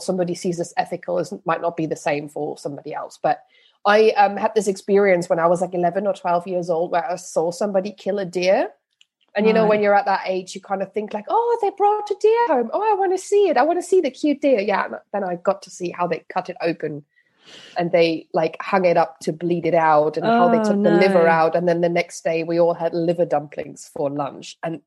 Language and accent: English; Germany; English is a second language; now in United Kingdom; I grew up on the Dutch, German, Belgian borders. So I have a German passport, but I've never felt particularly German, just because my entire childhood I basically spent in like three different countries all the time.